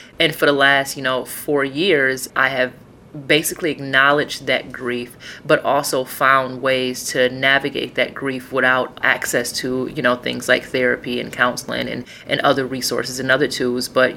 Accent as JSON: {"language": "English", "town": "Detroit", "region": "Michigan", "country": "United States", "said": "one, I'm from Detroit, and I feel like community is important."}